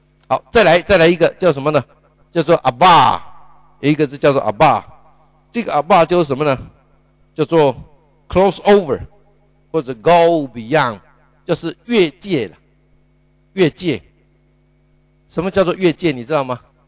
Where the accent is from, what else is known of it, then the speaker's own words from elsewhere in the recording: southern Taiwan, Taiwan; 我小的时候在台湾南部哈